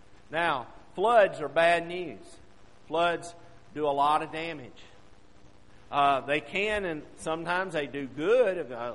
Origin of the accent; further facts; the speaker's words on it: Mississippi, United States; also born or lived in Alabama; Now, I growing up in Mississippi, our average rainfall is somewhere between 60 and 80 inches a year.